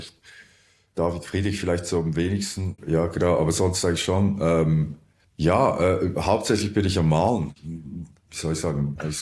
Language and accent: German; Beromünster, Lucerne, Switzerland; mein Heimatort ist Alp nach Obwalden. Und aufgewachsen bin ich dann in Beromünster, was nicht so weit weg ist.